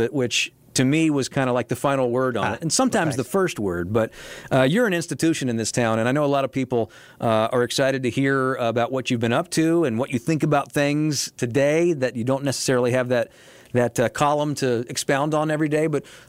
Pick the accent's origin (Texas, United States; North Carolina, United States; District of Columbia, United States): North Carolina, United States; Charlotte; And growing up in Charlotte, pro wrestling during that era was completely different than pro wrestling right now.